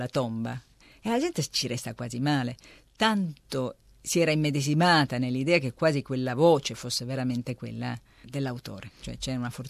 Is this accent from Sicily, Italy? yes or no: yes; Ragusa, Sicily, Italy; born there; now in Turin, Italy; anche se da 30 anni che abito a Torino, no? Sono nata a Ragusa, mi sono trasferita a Torino nell'81